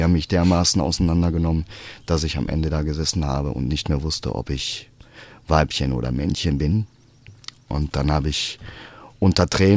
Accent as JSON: {"language": "German", "town": "Recklinghausen", "region": "North Rhine-Westphalia", "country": "Germany", "tie": "born or raised there", "said": "Recklinghausen ist, also meine Heimatstadt ist sehr konservativ in Bezug auf andere Ruhrpott-Städte."}